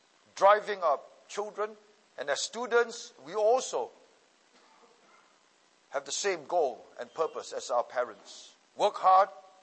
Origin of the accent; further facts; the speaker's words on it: Seremban, Negeri Sembilan, Malaysia; so we had a good life when we were growing up in Seremban.